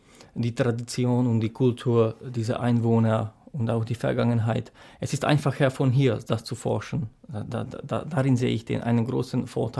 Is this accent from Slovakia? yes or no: yes; Slovakia; Aber bei uns in der Slowakei hat deshalb noch eine große Bedeutung diese Germanistik